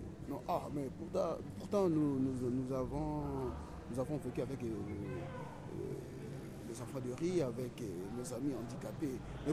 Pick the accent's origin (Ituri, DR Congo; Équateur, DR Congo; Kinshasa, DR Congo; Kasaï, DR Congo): Kinshasa, DR Congo; Mais nous sommes des Congolais. Nous sommes des Congolais. On ne peut pas changer le pays. On va rester toujours au Congo.